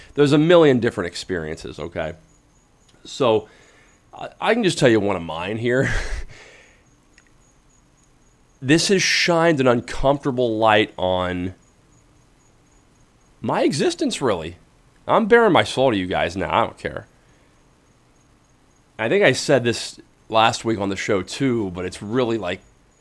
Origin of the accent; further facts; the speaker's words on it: Tampa, Florida, United States; because I love weather trivia about my hometown, Tampa, and the Bay Area in general.